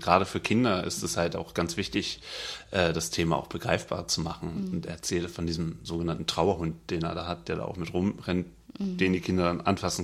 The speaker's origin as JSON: {"language": "German", "region": "Berlin", "country": "Germany", "said": "Ich komme aus Neukölln, da hat man Kumpels, die heißen Ali."}